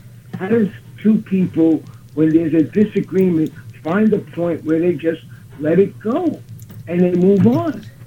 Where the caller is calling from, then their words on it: Brooklyn, New York, United States; Okay, I'm calling from Brooklyn, New York, listening to your show.